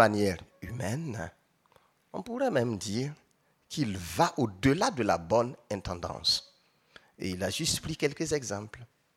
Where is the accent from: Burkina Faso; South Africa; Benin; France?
Burkina Faso; Je suis du Burkina Faso et une partie du Burkina Faso est bien arrosée. L'ouest du pays est bien arrosé, donc Bobo, Gawa.